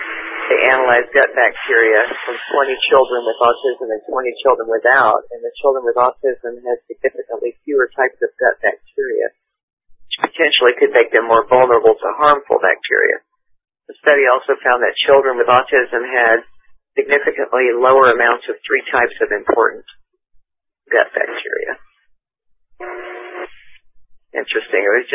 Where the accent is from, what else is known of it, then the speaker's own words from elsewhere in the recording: Texas, United States; But we used to have ice cream a lot growing up in Texas.